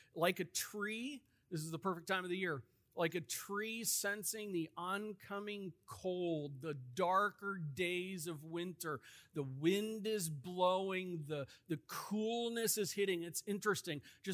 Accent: Midwest, United States; I'm from the Midwest.

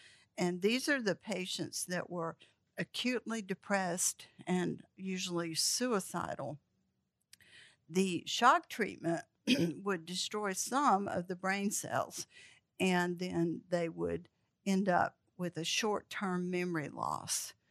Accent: Peachtree City, Georgia, United States; I am from Peachtree City, Georgia, near Atlanta.

